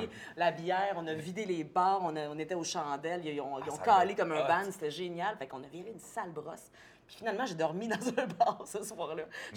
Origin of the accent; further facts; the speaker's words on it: Saint-Hyacinthe, Quebec, Canada; Mais je suis native de Saint-Hyacinthe.